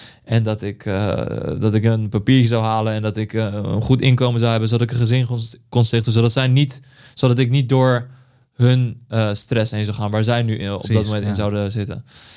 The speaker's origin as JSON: {"language": "Dutch", "town": "Schiedam", "region": "South Holland", "country": "Netherlands", "tie": "born or raised there", "also_born_or_lived": "Vlaardingen", "said": "ik ben opgegroeid in Schiedam, later in Vlaardingen."}